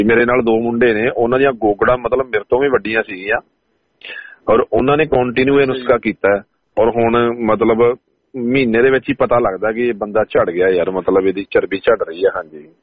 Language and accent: Punjabi; Ratia, Haryana, India; ਮੇਰਾ ਪਿੰਡ ਹਰਿਆਣੇ ਦੇ ਵਿੱਚ ਹੈ ਜੀ, ਮੇਰਾ ਰਤੀਆ ਛੋਟਾ ਜਿਹਾ ਸ਼ਹਿਰ ਹੈ, ਤੇ ਹਮਜਾਪੁਰ ਮੇਰਾ ਪਿੰਡ ਹੈ, ਔਰ ਪੰਜਾਬ ਦੇ ਬਾਰਡਰ ਤੇ ਅਸੀਂ, ਜਿੱਦਾਂ ਰਤੀਆ ਪਟਿਆਲਾ ਸਿਰਸਾ ਸਾਰੀ ਪੰਜਾਬੀ ਬੈਲਟ ਹੈ, ਔਰ ਸਾਡੇ ਤੋਂ ਮਤਲਬ ਪੰਜਾਬ 10-12 ਕਿਲੋਮੀਟਰ ਰਤੀਏ ਤੋਂ 10-12 ਕਿਲੋਮੀਟਰ ਬਾਅਦ ਪੰਜਾਬ ਸ਼ੁਰੂ ਹੋ ਜਾਂਦਾ